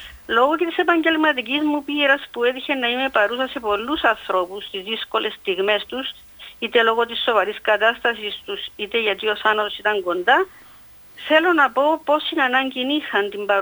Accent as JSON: {"language": "Greek", "town": "Nicosia", "region": "Nicosia District", "country": "Cyprus", "said": "είμαι από τη Λευκοσία"}